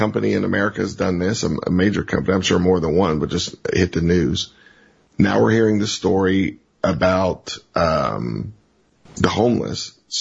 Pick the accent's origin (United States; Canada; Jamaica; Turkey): United States; the South; And I grew up in the South, and of course there's the Bible Belt.